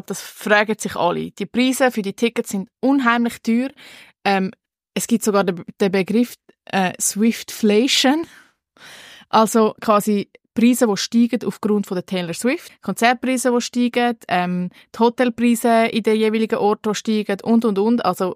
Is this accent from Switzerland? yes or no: yes; Switzerland; Bei uns in der Schweiz kommt er auch ins Kino, erst im 24.